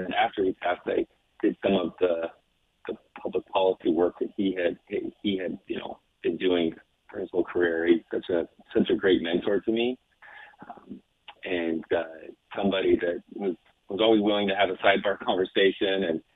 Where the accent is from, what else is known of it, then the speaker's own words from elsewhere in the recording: Ogden, Utah, United States; And, growing up in Ogden, and I moved away for a while, so I lived out of the country for a chunk of my career.